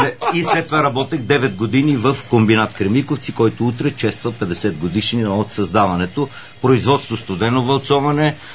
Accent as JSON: {"language": "Bulgarian", "town": "Petrich", "region": "Blagoevgrad Province", "country": "Bulgaria", "tie": "born or raised there", "said": "Една година работех в база за развитие и внедряване, завод Беласица, родния ми град Петрич."}